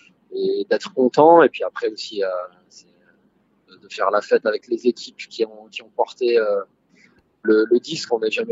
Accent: Burundi; also born or lived in France; moi j'ai grandi au Burundi, ensuite j'ai vécu une grande partie de ma vie en France

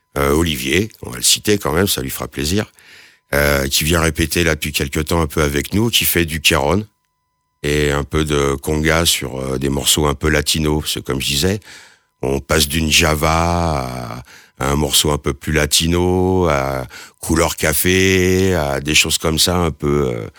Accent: Brittany, France; Moi, je suis breton.

